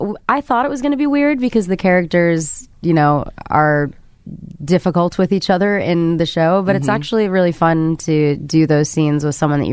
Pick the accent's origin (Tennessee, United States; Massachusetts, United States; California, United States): Massachusetts, United States; Lynnfield; No, we both grew up right outside of Boston.